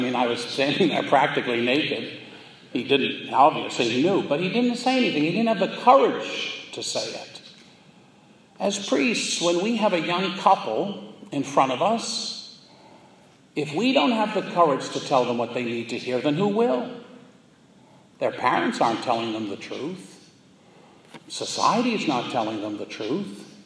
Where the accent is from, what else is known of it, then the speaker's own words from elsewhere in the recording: Boston, Massachusetts, United States; I'm Irish, I'm from Boston. Never do I talk about those things.